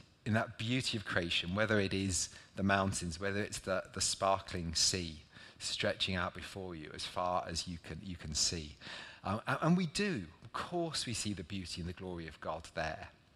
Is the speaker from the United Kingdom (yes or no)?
yes; East of England, United Kingdom; I'm from Norfolk, so it's basically like, it's not entirely flat, it's not Lincolnshire.